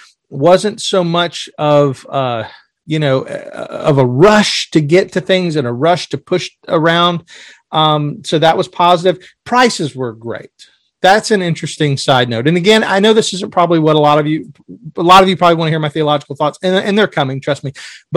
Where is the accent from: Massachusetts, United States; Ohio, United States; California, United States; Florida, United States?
Florida, United States